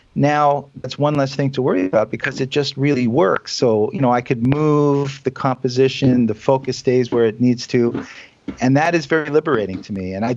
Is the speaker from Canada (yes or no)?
yes; Canada; now in United States; Being Canadian